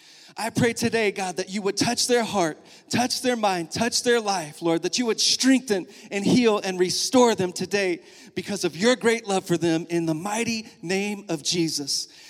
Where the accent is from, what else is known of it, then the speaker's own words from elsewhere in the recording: Texas, United States; now in Lawrence, United States; when I was a boy growing up in the Texas Panhandle